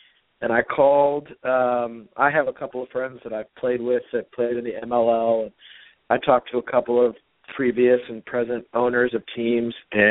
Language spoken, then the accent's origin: English; Houston, Texas, United States; also born or lived in Princeton; I grew up in Houston, Texas, and I learned of the sport there.